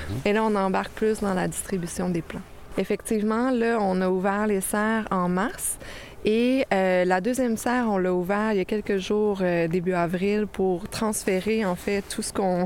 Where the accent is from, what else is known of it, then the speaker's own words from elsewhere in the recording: Île d'Orléans, Quebec, Canada; Je suis originaire de l'île d'Orléans, ouais, exactement. Oui, je suis originaire de là